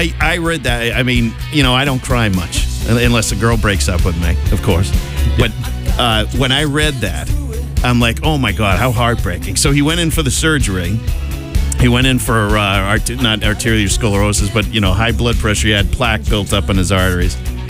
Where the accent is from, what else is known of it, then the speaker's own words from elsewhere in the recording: Boston, Massachusetts, United States; I'm from Boston and blah, blah, okay.